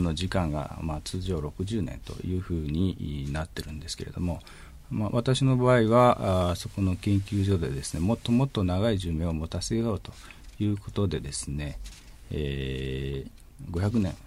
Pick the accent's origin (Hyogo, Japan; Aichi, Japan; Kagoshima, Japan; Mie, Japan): Aichi, Japan; Nagoya; 名古屋の出身でございまして、まあ、静岡にいたあの期間というのはほんの少しでございましたので